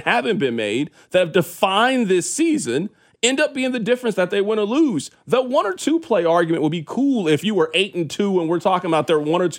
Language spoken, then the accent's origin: English; Missouri, United States; I'm born and raised in Missouri.